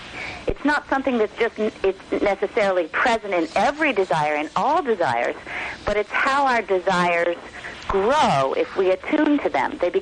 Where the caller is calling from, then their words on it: Hebron, New York, United States; I'm calling from a tiny little town in upstate New York called Hebron, which is right on the Vermont border, about an hour northeast of Albany.